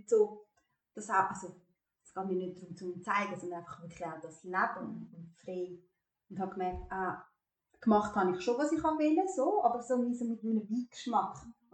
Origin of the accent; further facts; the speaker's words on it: Kosovo; ich glaube, ich habe dir erzählt, ich komme aus Kosovo